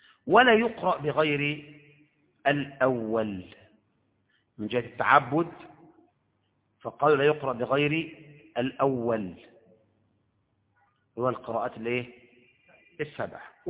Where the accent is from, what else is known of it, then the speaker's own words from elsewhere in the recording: Egypt; لكن هل ممكن نقرأ بقراءات مثلا أخرى عندنا في مصر غير حفص؟